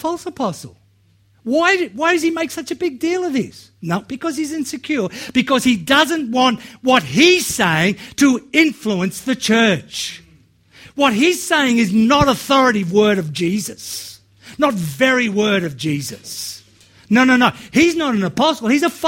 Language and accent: English; Australia; I'm an Australian, I know that doesn't work. Might work in some cultures, but it doesn't work in Aussie culture.